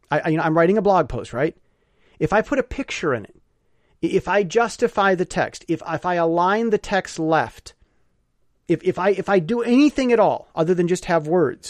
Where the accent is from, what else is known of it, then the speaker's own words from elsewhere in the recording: Michigan, United States; Well, see, I'm from Michigan and we have a joke.